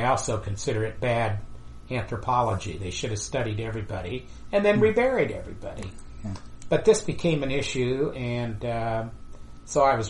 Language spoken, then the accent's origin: English; Nebraska, United States; I grew up in Nebraska, and actually in the schools there, they had quite a bit of material on